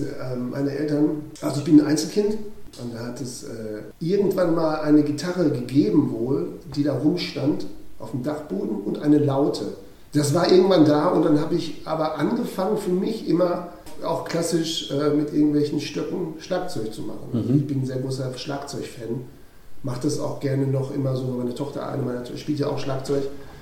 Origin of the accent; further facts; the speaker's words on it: Werne, North Rhine-Westphalia, Germany; Ich bin auch in Werne geboren, wir sind aber nachher nach Runte gezogen, aber ich war trotzdem in Werne auf dem Anne Frank, genau.